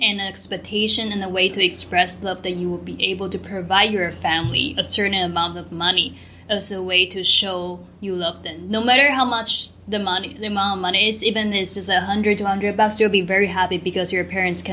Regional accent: Taiwan; like, I am from Taiwan, which structure, like on the global economy structure, our salary pay scale is way less than America.

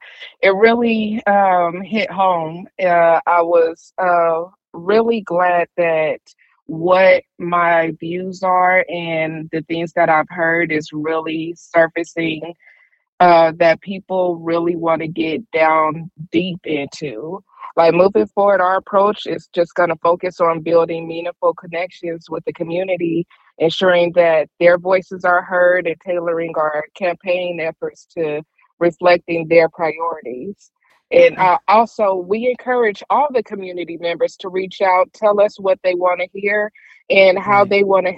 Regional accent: Las Vegas, Nevada, United States; Yes, well, growing up in Nevada, specifically Las Vegas, I grew up all over. We moved around a lot.

